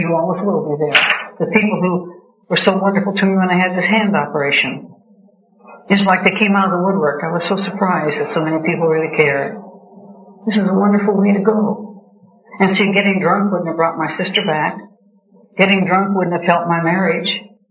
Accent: Reno, Nevada, United States; as I grew up and married and went back to Reno, my hometown, to visit Mom and Dad

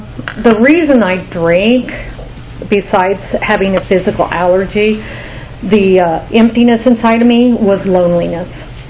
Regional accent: Kansas, United States; also born or lived in Oklahoma; I grew up in Kansas and Oklahoma. And I come from a working class family.

